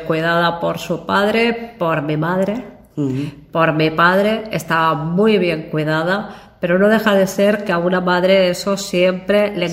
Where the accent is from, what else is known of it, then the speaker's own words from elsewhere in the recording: Extremadura, Spain; now in El Prat de Llobregat, Spain; Mi lugar en el mundo es en el Prat, pero yo soy extremeña, yo soy de Extremadura, y a mí me gusta mucho mi pueblo. Me gusta mucho Almuarín, que yo soy de Almuarín, de la tierra de los higos